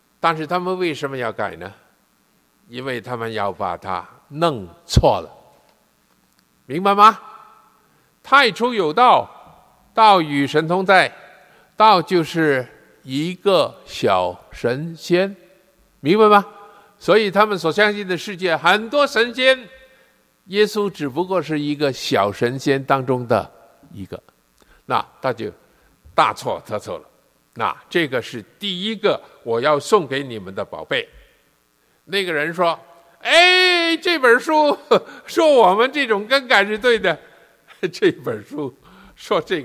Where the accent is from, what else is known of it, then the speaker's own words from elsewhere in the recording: China; 最低限度在我们中国人当中，有一些也参与他们聚会的人，他们应该明白。